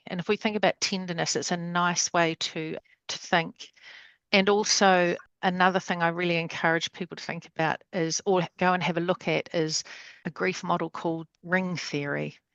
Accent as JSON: {"language": "English", "town": "Dunedin", "region": "Otago", "country": "New Zealand", "tie": "born or raised there", "lives_now": "Porirua, New Zealand", "said": "no Otipotiaho. I grew up in Dunedin, and kei te Porirua aho e noho ana ināinei. I live in Porirua, just north of Porirua City, overlooking the beautiful Pāwatahanui Inlet."}